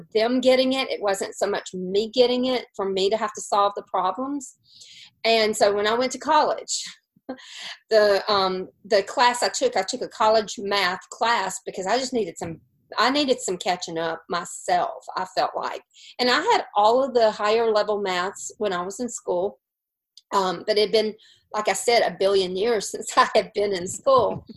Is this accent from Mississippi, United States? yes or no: yes; Laurel, Mississippi, United States; and then we moved back to my hometown in Mississippi, in Laurel, Mississippi, during the next year.